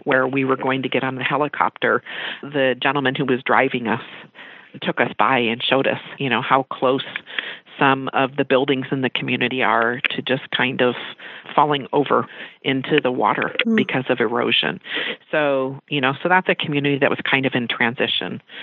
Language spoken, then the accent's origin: English; Anchorage, Alaska, United States; It doesn't matter that we come from Anchorage and, you know, have all of the modern conveniences and that we go to a small community. I think it just brings us together as Alaskans.